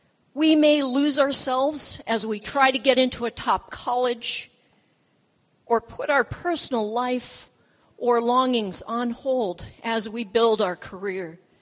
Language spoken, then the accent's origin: English; San Diego, California, United States; I love the beach. I'm from San Diego, and the beach is always a very healing and renewing place to me.